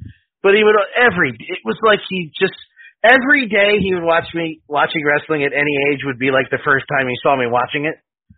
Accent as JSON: {"language": "English", "town": "Hollywood", "region": "California", "country": "United States", "said": "Yes, I'm from Hollywood."}